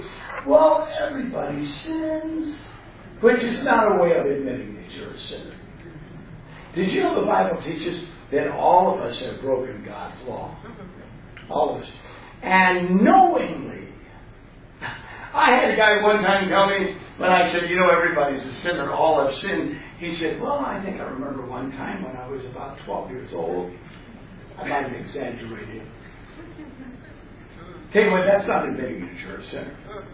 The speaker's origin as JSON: {"language": "English", "town": "Vassar", "region": "Michigan", "country": "United States", "said": "I'm from Vassar, Michigan. Talk about podunk."}